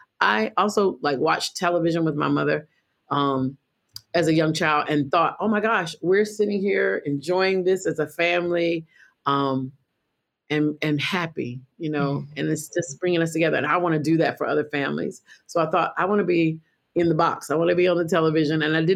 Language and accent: English; Rochester, New York, United States; born there; I was born in Rochester, New York, and I was born in September, okay.